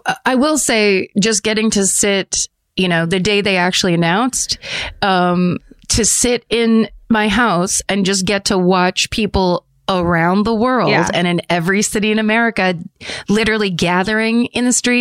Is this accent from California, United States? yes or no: yes; Petaluma, California, United States; so my Petaluma, California is my hometown newspaper, The Argus Courier, been going strong since who knows 1855.